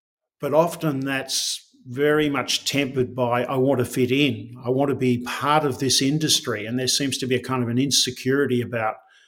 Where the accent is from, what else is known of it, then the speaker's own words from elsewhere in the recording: Australia; Look, I'm proudly Australian.